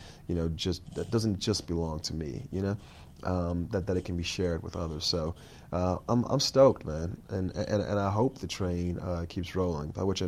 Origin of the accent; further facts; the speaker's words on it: Miami, Florida, United States; you know, I'm from Miami.